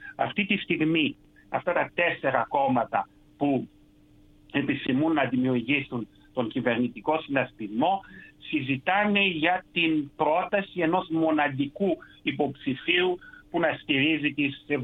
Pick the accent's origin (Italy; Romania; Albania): Romania; Greek is a second language; εγώ ως Ρουμάνος πολίτης προβληματίζομαι για την αδράνεια των μυστικών υπηρεσιών.